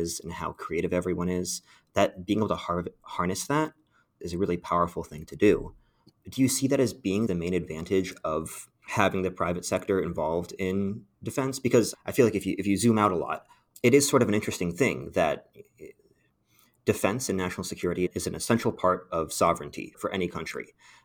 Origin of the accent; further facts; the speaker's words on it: West Coast, United States; Because I'm from the West Coast. I have a tech background.